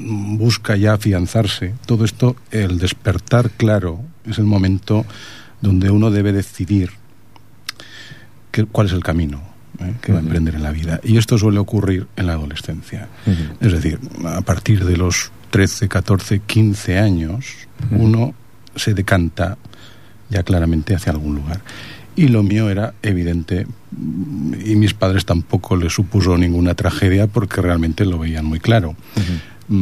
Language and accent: Spanish; Aragon, Spain; moved away as an adult; Yo soy aragonés.